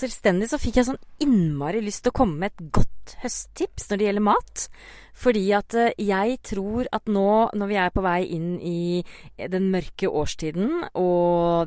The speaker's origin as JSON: {"language": "Norwegian", "town": "Konnerud", "region": "Buskerud", "country": "Norway", "tie": "born or raised there", "said": "for linser ikke noe jeg har vokst opp med på Konnerud"}